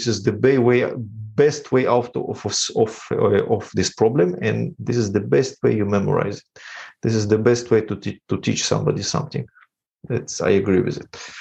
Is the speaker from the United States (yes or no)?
no; Ukraine; English is a second language; now in Israel; I was not born in Israel, and we came from Ukraine, so it was hard to pronounce.